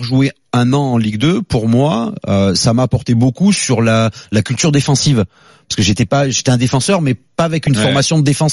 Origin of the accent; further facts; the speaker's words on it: Saint-Étienne, Auvergne-Rhône-Alpes, France; born there; Mais je suis … les gars, je suis né à Saint-Etienne.